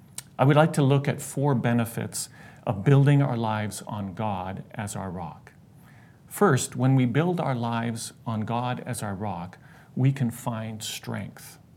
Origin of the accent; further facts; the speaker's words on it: Abbotsford, British Columbia, Canada; Growing up in the South Abbotsford area